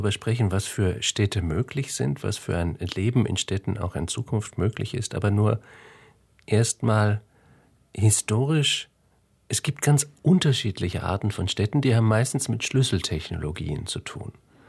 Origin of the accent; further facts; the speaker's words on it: Hamburg, Germany; verglichen mit Hamburg, wo ich herkomme, was eine klassische mittelalterliche Wallstadt war